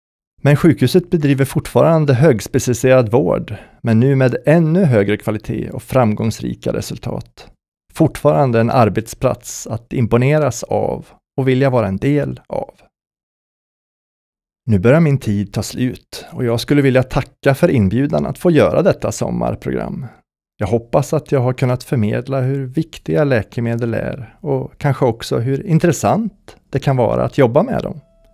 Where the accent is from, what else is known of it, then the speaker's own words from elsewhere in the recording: Degerfors, Örebro County, Sweden; Under min fina uppväxt i östra Värmland, jag är från Degerfors